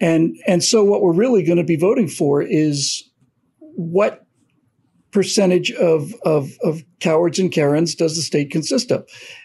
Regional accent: Florida, United States; now in California, United States; I mean, I grew up in Florida.

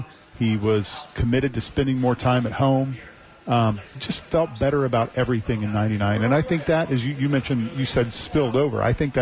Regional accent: Kansas City, Missouri, United States; I never knew him. I'm from Kansas City, and so I paid attention to Payne Stewart.

